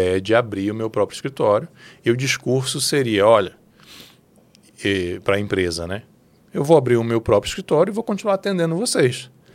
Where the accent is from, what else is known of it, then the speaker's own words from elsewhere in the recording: Manaus, Amazonas, Brazil; em 2013 eu decidi me casar e mudar para Manaus. Eu sou natural de Manaus.